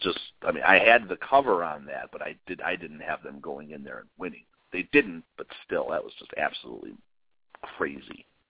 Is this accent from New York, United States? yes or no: no; Chicago, Illinois, United States; We are both born and raised in Chicago. We're going to be getting 40 here in a couple of years.